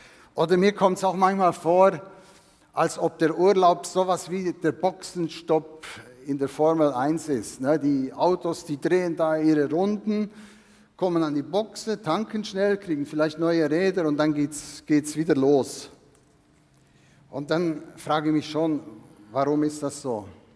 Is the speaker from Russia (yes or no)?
no; Switzerland; oder ich als Schweizer, dass ich immer so in die Schweiz blicken konnte